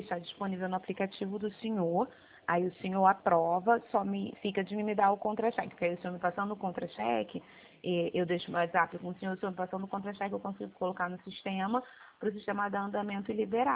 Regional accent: Rio de Janeiro, Brazil; Eu sou do Rio.

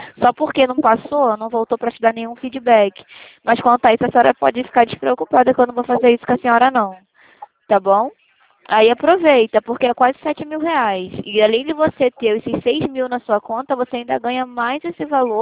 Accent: Rio de Janeiro, Brazil; Não, eu sou do centro da cidade do Rio de Janeiro, tá bom?

